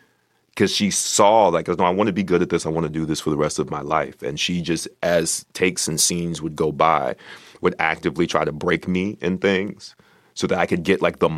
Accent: New York, United States; We grew up together in New York

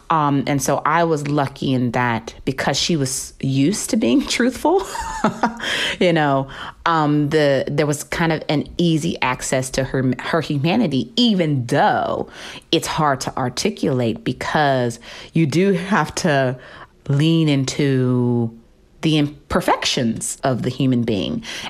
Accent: Memphis, Tennessee, United States; So I'm from Memphis, Tennessee. You know, I'm born and raised

